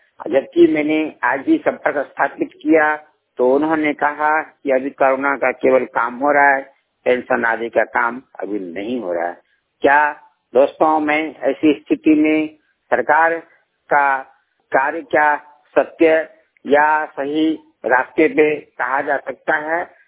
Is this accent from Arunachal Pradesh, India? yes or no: no; Jharkhand, India; मैं ग्राम पुष्ट ढाई थाना प्रयाग जिला गोड्डा का निवासी हूँ।